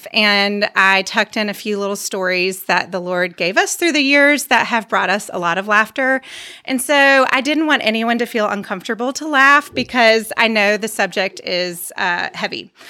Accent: Vestavia Hills, Alabama, United States; I grew up right here in Vestavia

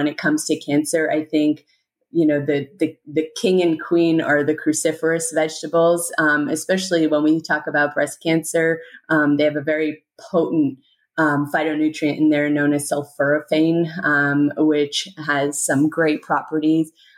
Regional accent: India; And then I'm Indian, so I would have to mention turmeric.

